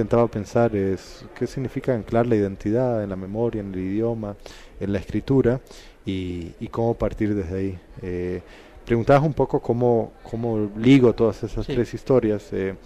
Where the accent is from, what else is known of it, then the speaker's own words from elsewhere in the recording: Costa Rica; also born or lived in Puerto Rico; yo me siento tan costarricense como puertorriqueño